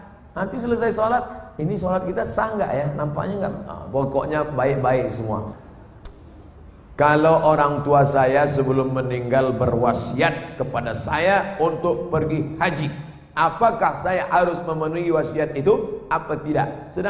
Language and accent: Indonesian; Riau, Indonesia; also born or lived in Egypt; Kami di atas anak Riau